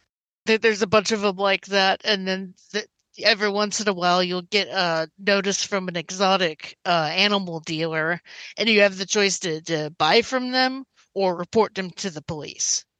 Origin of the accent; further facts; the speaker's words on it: Kansas, United States; See, I'm from Kansas. That's the only sex ed we get.